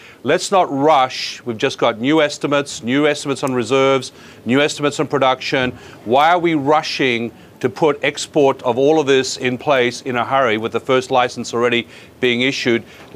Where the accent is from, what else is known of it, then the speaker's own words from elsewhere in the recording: Australia; Now, my home country of Australia has got it wrong